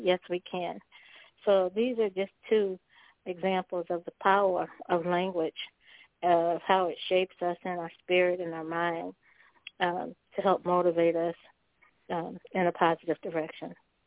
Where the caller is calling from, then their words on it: Melbourne, Florida, United States; I'm calling from Melbourne, Florida.